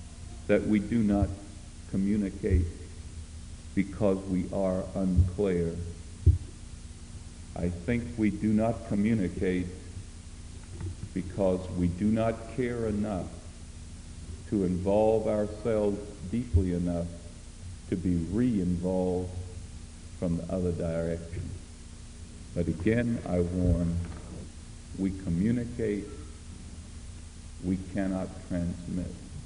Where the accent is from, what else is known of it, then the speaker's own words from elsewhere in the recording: South Carolina, United States; it grew out of going to my home state to investigate something on the islands of the sea there for an article.